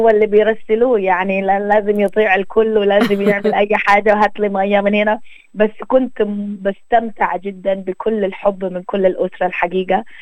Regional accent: Sudan; now in Australia; واحد منه جاء عندنا في السودان واللي احنا جينا منه

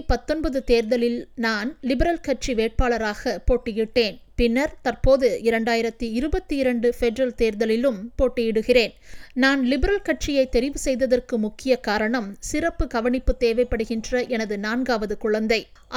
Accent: India; now in Sydney, Australia; நான் இந்தியாவிலிருந்து சுமார் 19 ஆண்டுகளுக்கு முன் ஆஸ்திரேலியாவிற்கு புலம்பெயர்ந்தேன். நான் மேற்கு சிட்னி பகுதியில் எனது மனைவி மற்றும் சிறப்பு கவனிப்பு தேவைப்படுகின்ற ஒரு குழந்தை உட்பட 4 பிள்ளைகளுடன் வசித்து வருகிறேன்.

